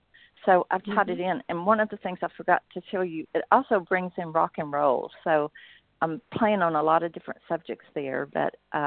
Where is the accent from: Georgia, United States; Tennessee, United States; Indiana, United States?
Tennessee, United States; I grew up in Tennessee, and of course, we're surrounded by the Civil War. I'm from an area where there's still cannons sitting in people's front yards